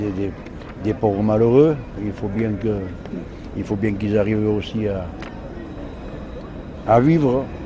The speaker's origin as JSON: {"language": "French", "town": "Nice", "region": "Provence-Alpes-Côte d'Azur", "country": "France", "tie": "born or raised there", "said": "Je suis né à Nice, oui."}